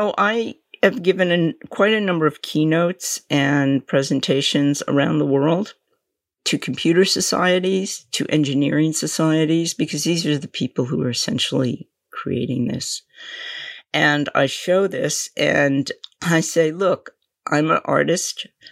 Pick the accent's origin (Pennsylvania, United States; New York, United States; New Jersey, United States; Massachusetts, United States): New York, United States; You know, I just say … I'm from New York. That's all I say.